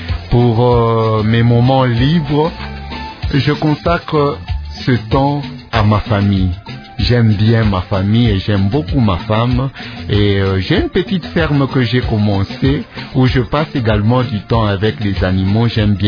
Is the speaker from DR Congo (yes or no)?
yes; Likasi, Haut-Katanga, DR Congo; Je suis né à Likasi dans le Katanga, et c'est au Katanga que j'ai commencé mes études.